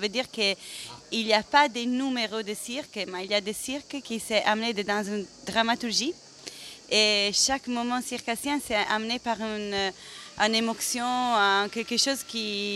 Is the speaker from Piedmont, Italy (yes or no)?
yes; Piedmont, Italy; French is a second language; Vicino à Torino, à côté de Turin.